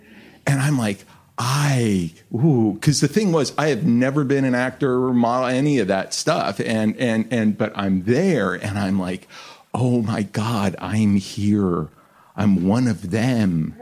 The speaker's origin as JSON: {"language": "English", "town": "Los Angeles", "region": "California", "country": "United States", "tie": "born or raised there", "said": "I'm born and raised in Los Angeles."}